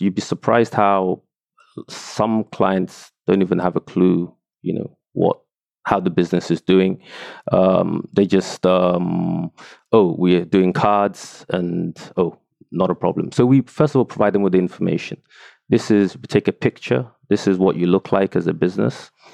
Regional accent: Nigeria; You know, I'm from Nigeria and we're very, very aggressive.

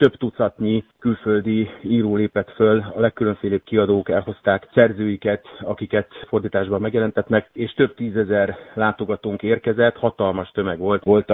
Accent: Hungary; Ott van a mi magyar irodalmi ünnepünk, az ünnepi könyvhét, amikor mi magyarok vagyunk együtt egymással, egymásért.

